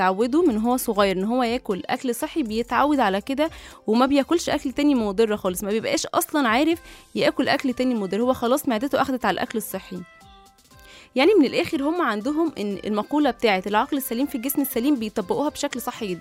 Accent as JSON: {"language": "Arabic", "country": "Egypt", "said": "احنا كشعب، يعني احنا كشعب مصري"}